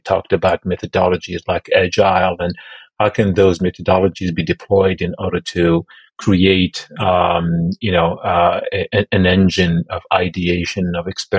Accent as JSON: {"language": "English", "country": "Algeria", "second_language": "English", "said": "And I explained, I'm from North Africa, because only if I say Algeria, many people don't have any clue where that is."}